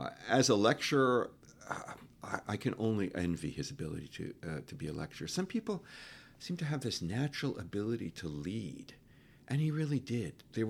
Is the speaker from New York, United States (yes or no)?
yes; New York City, New York, United States; I remember his mayoral campaign. I was young. I was growing up in New York City.